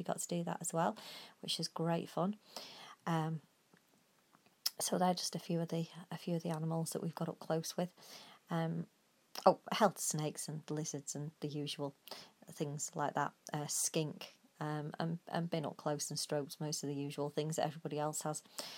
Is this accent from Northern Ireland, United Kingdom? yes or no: no; North West England, United Kingdom; also born or lived in Cheshire; You may tell from my accent that I am not originally from the southwest. We're originally from, well, I was born in Cheshire, which is in the north of England, but lived most of my life in Lancashire.